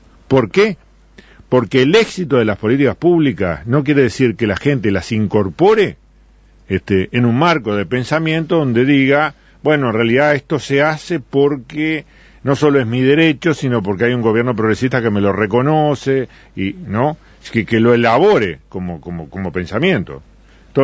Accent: Florida, Uruguay; yo soy de Florida

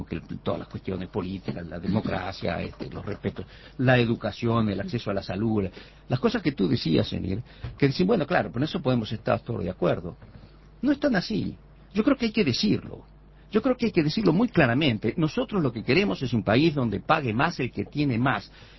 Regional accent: Uruguay; nosotros como uruguayos

